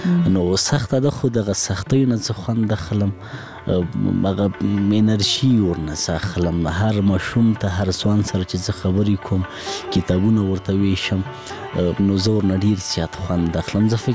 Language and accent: Pashto; Laghman, Afghanistan; زه په لغمان کې پیدا شوم، په لغمان کې رالوی شوم، خوانځي مې په لغمان کې لوستې، هغه کتابو او تعلیم او کتابچی او قلم سره زه په لغمان کې آشنا شوم.